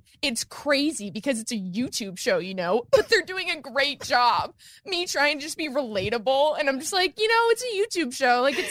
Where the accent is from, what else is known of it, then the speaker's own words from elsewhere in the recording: Illinois, United States; Because I'm from Illinois.